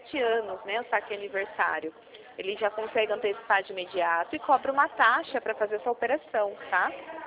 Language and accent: Portuguese; São Paulo, Brazil; Eu sou do interior de São Paulo.